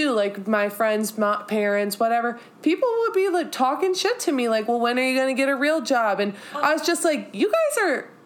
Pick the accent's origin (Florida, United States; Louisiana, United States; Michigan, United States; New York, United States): Michigan, United States; also born or lived in California; Like, I had that experience where, well, I'm from Michigan.